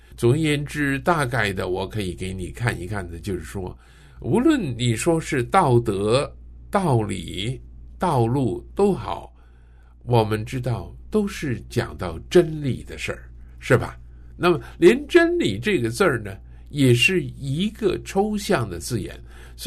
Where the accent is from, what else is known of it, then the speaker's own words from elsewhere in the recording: China; 因为我们是中国人